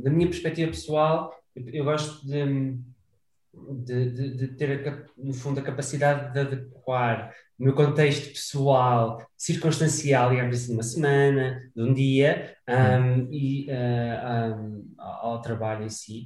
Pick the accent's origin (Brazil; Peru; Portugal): Portugal; Esposende, Braga; now in Lisbon, Portugal; Eu sou originalmente de Esposende